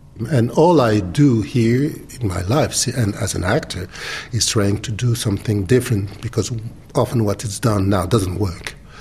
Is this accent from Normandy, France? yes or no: no; Paris, Île-de-France, France; I was raised in Paris and went in school, and all my life was there. No question of what meant being a black man or a white man. I was French. I still am French